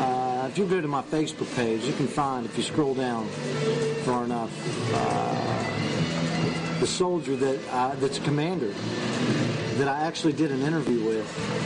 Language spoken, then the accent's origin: English; West Virginia, United States; Here's a woman from West Virginia, from my hometown, who sent a box of Hershey's for Heroes